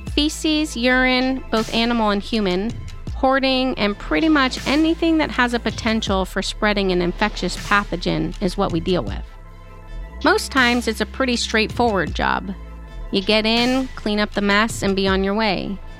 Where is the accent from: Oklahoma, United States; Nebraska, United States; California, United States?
California, United States; Hollywood; Growing up in Hollywood and now being a crime scene cleaner, I've seen a lot of things